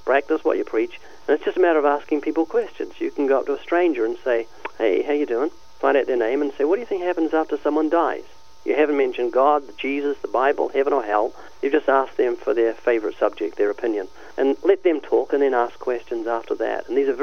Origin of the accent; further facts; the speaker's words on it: New Zealand; I'm from New Zealand, down under.